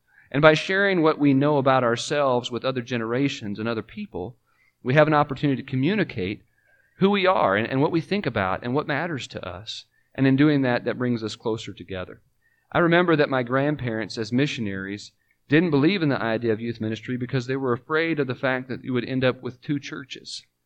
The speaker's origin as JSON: {"language": "English", "region": "California", "country": "United States", "tie": "born or raised there", "said": "growing up in California and being in a small congregation where there were 43 people on Sunday morning"}